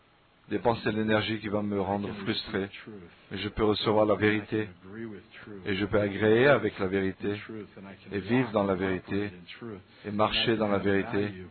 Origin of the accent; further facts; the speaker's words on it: England, United Kingdom; Même si je suis d'Angleterre, ça c'est vraiment ma famille et ma maison.